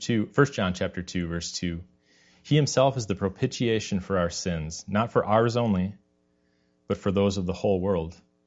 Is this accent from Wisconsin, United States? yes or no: yes; Wisconsin, United States; I'm from Wisconsin, so it's the Packers, obviously.